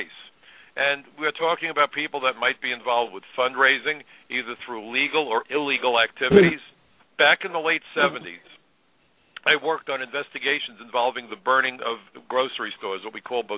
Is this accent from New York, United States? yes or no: yes; New York City, New York, United States; I'm a New Yorker. I lived through 9/11 here in New York City.